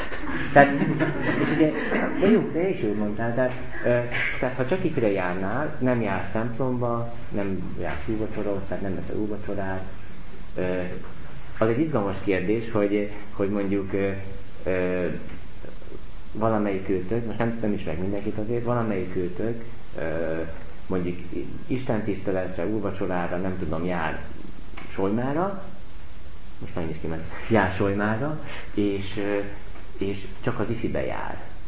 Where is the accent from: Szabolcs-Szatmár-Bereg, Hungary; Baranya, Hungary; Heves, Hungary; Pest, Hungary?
Pest, Hungary; Ez a tápiós őrsi, én innen származom